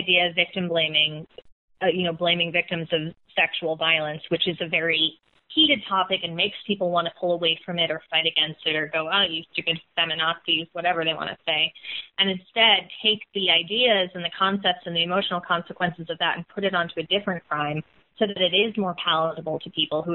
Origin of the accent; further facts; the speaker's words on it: Connecticut, United States; I grew up in Connecticut, so I'm wondering if I might have also gotten those.